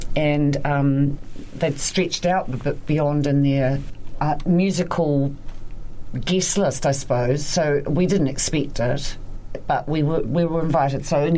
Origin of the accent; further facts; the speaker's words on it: Invercargill, Southland, New Zealand; that's where I was from. I was born and raised in Invercargill.